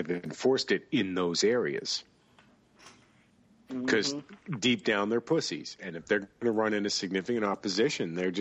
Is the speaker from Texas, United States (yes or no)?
yes; Texas, United States; originally from North Texas.